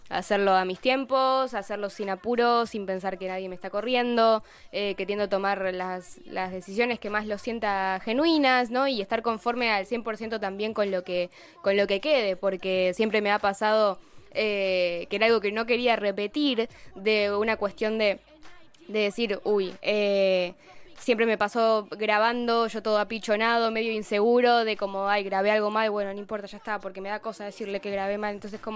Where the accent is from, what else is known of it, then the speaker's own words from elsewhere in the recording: Mar del Plata, Buenos Aires Province, Argentina; Yo incluso vivía todavía en Mar del Plata. Yo soy de Mar del, viví unos 3 años en Capital y hace un año que estoy acá.